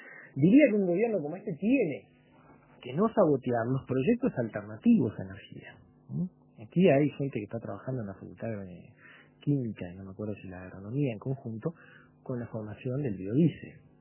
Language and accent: Spanish; Uruguay; con la forma de sentir y de pensar de nosotros como uruguayos.